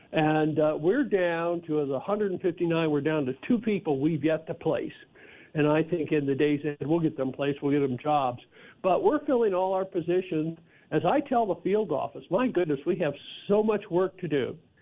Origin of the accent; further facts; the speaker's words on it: Cheyenne, Wyoming, United States; And, you know, I'm born and raised in Cheyenne. I've lived most of my life in the west. I've been in every county in the west.